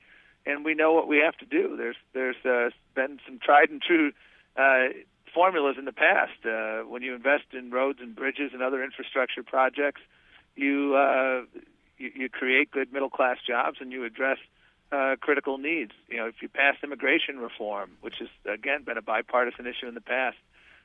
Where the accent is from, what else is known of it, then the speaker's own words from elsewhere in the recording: Buffalo, New York, United States; I mean, I grew up in Buffalo, New York, and I saw, we both saw in Buffalo the jobs at Bethlehem Steel and Republic Steel go south.